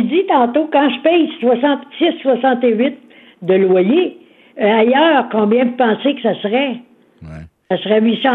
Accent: Sainte-Anne-de-Beaupré, Quebec, Canada; j'ai été élevé à Saint-Anne-de-Beaupré. Mes parents avaient un tourist room près de la basilique.

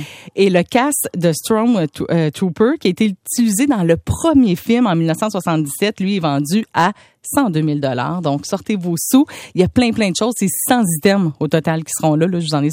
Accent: Saint-Lazare, Quebec, Canada; Mais moi, je viens de Saint-Lazare. J'habite à Saint-Lazare.

